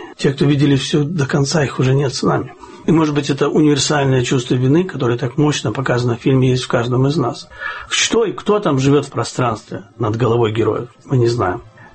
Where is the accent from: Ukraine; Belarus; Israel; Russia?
Ukraine; Kyiv; в Киеве, в моем родном городе